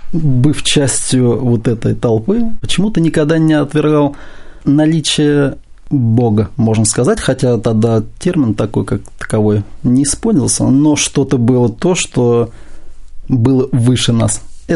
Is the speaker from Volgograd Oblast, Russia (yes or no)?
yes; Uryupinsk, Volgograd Oblast, Russia; Я приехал из очень известного москвичам города Урюпинска. Но это считается неофициальной столицей глубинки, как многим известно. Есть такой город в Волгоградской области.